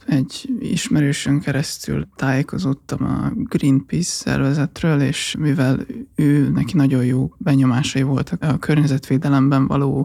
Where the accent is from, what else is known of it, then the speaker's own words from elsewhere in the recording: Kecskemét, Bács-Kiskun, Hungary; Hát mivel nem pesti vagyok, hanem kecskeméti